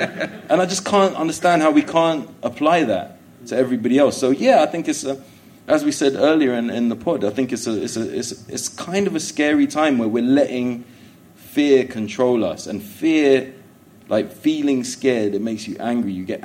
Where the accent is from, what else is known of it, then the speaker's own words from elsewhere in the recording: Willesden, London, United Kingdom; born there; I'm like, dude, I was born in Willesden. Like, where am I going? Where do you want me to go?